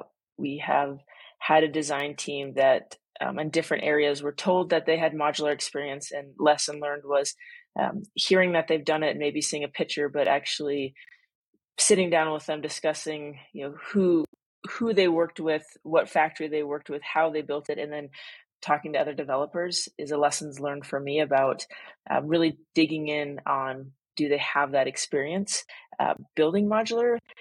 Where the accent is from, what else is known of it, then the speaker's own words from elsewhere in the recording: Cody, Wyoming, United States; building a museum in my hometown of Cody, Wyoming.